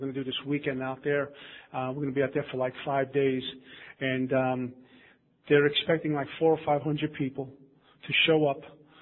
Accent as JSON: {"language": "English", "town": "Brooklyn", "region": "New York", "country": "United States", "said": "I'm from Brooklyn. What do I know about a world map, right?"}